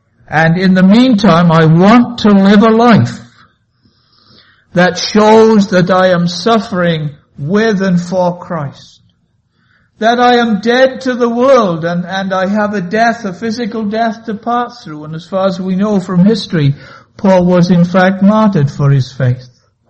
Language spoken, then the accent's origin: English; Wales, United Kingdom; I'm a Welshman. We speak fast